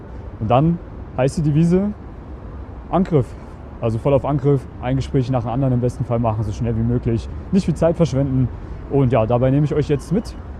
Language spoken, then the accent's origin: German; Germany; Ich bin aus Deutschland ursprünglich